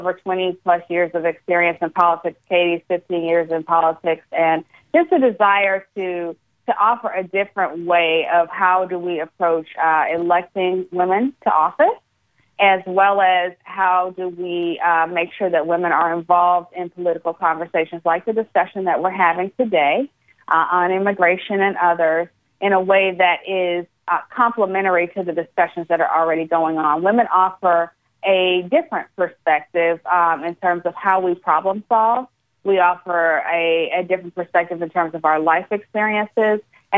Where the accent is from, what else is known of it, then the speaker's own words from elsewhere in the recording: Gainesville, Florida, United States; I'm from Gainesville, Florida, originally.